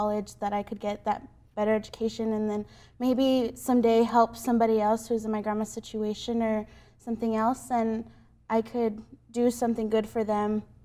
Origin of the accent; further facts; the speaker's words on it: El Paso, Texas, United States; Yes, sir. I'm from El Paso, Texas, born and raised.